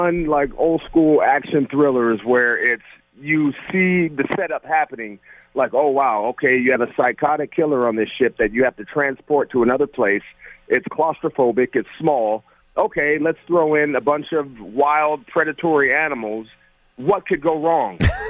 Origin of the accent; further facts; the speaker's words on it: San Francisco, California, United States; I like the Raiders, but I grew up buying Candlestick.